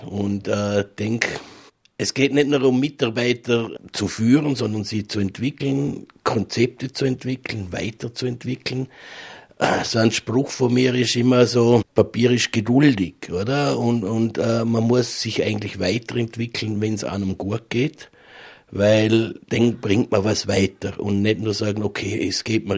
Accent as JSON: {"language": "German", "town": "Bludenz", "region": "Vorarlberg", "country": "Austria", "tie": "born or raised there", "said": "ich bin ein waschechter Bludenzer. Mittlerweile auch eine große Familie. Meine Eltern sind auch gebürtige Bludenzer. Mein Vater war Polizeikommandant in Bludenz."}